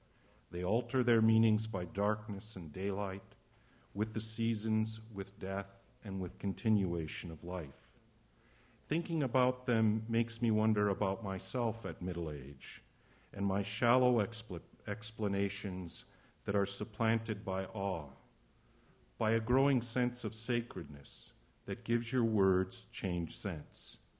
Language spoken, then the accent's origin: English; Michigan, United States; John Volker was raised in my hometown on the Upper Peninsula of Michigan.